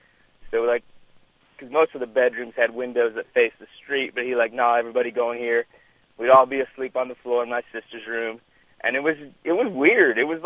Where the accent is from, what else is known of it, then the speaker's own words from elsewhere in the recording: Texas, United States; I grew up in Texas, and we had a bunch of wannabe gangsters in our neighborhood.